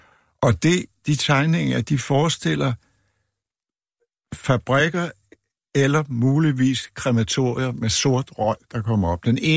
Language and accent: Danish; Frederiksberg, Capital Region of Denmark, Denmark; born there; altså jeg blev født på Frederiksberg